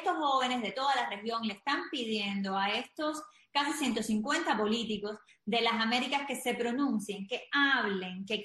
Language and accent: Spanish; Cuba; Somos los cubanos los protagonistas y los únicos que podríamos ser los protagonistas de un cambio